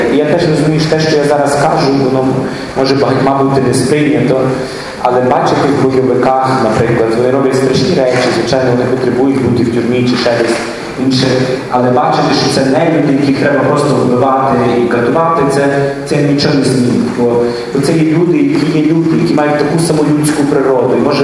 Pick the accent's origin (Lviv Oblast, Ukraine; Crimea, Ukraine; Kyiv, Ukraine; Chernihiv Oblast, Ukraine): Lviv Oblast, Ukraine; Lviv; І я приїхав в Київ, це, напевно, може там перший чи другий раз в житті я був в Києві. Я зі Львова.